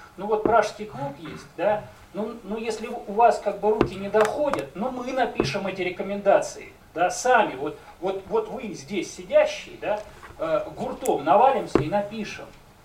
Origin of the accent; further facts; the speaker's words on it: Saint Petersburg, Russia; Это не потому, что мы из Питера.